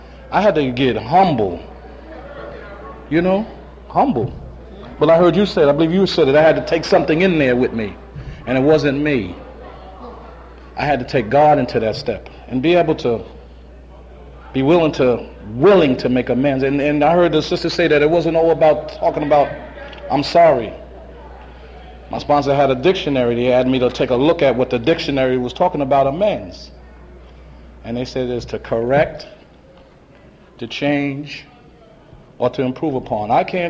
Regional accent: Brooklyn, New York, United States; You know, because I come from Brooklyn.

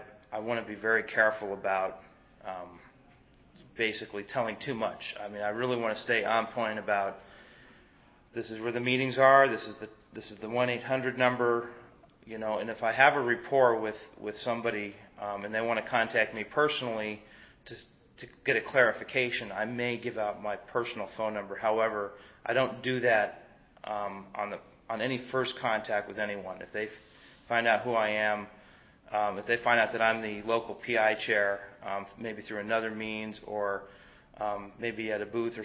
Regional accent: Washington, District of Columbia, United States; I'm from the Rock Creek area, Washington, D.C.

